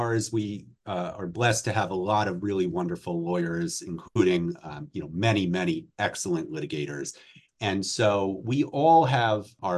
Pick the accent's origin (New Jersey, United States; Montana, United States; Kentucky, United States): New Jersey, United States; I grew up in New Jersey, and my father was and is a very, very talented, exceptional trial lawyer.